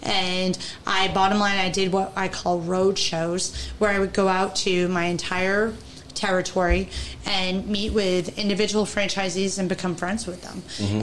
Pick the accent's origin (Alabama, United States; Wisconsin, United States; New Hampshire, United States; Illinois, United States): New Hampshire, United States; accent: Boston; and I'm from New England, from northern New Hampshire. I have a very heavy Boston accent, but I learned how to hide it.